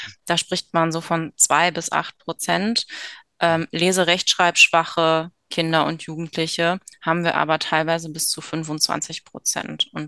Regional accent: North Rhine-Westphalia, Germany; ich komme aus der Kölner Ecke. Genau, also wir haben hier große Probleme mit dem Stimm-G, dem J und dem Ch.

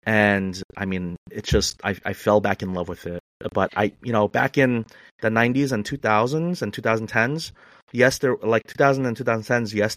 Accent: New York City, New York, United States; I grew up in New York, in Queens, New York City, in the 90s. So I'm a 90s basketball guy.

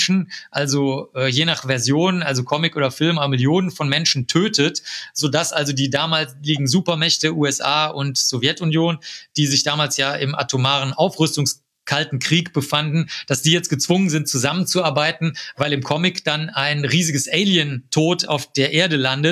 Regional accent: North Rhine-Westphalia, Germany; Da konnte man bei uns in Nordrhein-Westfalen, ist das alles sehr niederschwellig, in Bayern ist das etwas schwieriger

